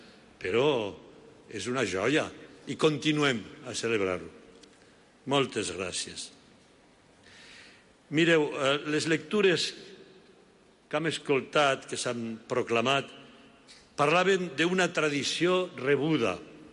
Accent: Aragon, Spain; Es nota que sóc aragonès.

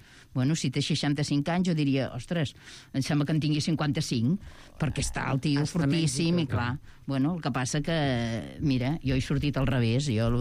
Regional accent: Badalona, Catalonia, Spain; nosaltres som de Badalona

